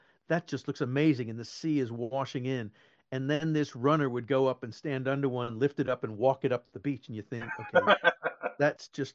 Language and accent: English; United States; Being an American over here, I was always grateful to sort of be working.